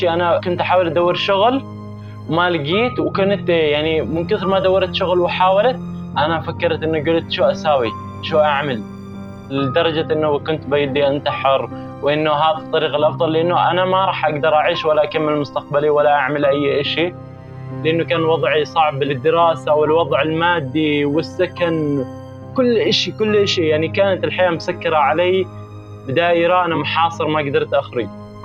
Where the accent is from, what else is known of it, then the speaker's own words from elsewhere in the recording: Yemen; moved away; أول شيء أنا خرجت من اليمن عشان الظروف الصعبة اللي في اليمن